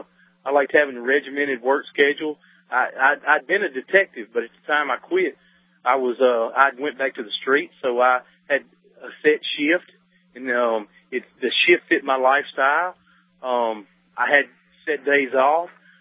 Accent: the South, United States; You know, not to put down, because I'm from the South. I haven't always lived there.

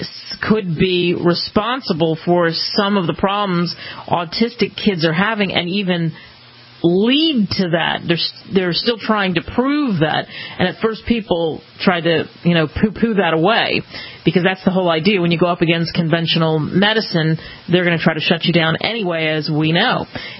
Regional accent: New Jersey, United States; I grew up in New Jersey, and I still carry one of the wounds somewhere on my arm from being vaccinated.

